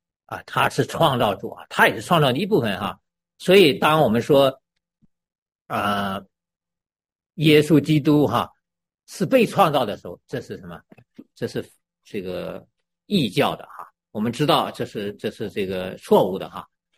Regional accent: China; 特别我从大陆来的

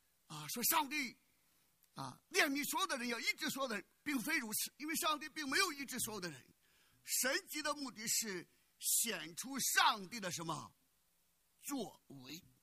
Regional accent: United States; 如果我们美国人 美国的公民，美国的基督徒在上帝面前披麻蒙灰认罪

